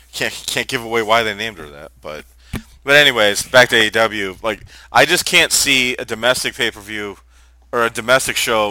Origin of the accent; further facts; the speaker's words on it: Detroit, Michigan, United States; And it's like, I'm from Detroit, you know. We kind of know some of the Canadian stuff.